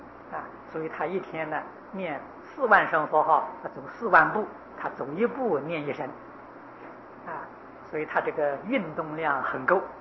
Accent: Taiwan; 这是我们台湾人的福报啊，你在香港都不行啊

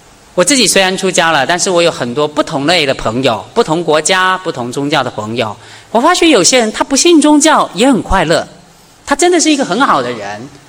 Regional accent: Taiwan; 我来自于台湾，所以我们的地震是很可怕

